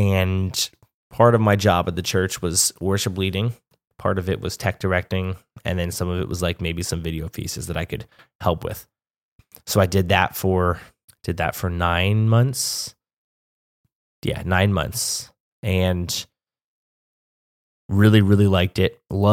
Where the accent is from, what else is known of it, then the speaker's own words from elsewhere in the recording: Pennsylvania, United States; I was back in my hometown, but I was no longer playing music. I had all these new goals, all these new ideas. So I moved back to Pennsylvania